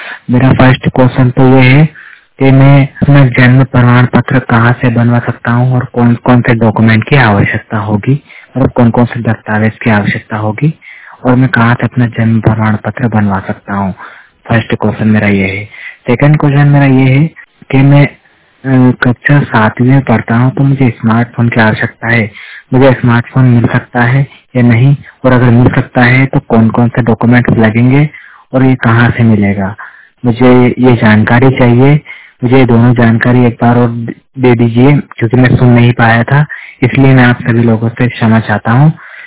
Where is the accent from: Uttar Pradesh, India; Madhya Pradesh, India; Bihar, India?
Madhya Pradesh, India; Shujalpur; मैं मध्य प्रदेश के सुजालपुर क्षेत्र का रहने वाला हूँ।